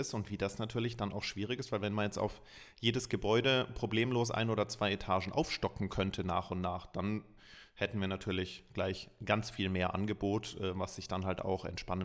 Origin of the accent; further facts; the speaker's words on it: Munich, Bavaria, Germany; als Münchner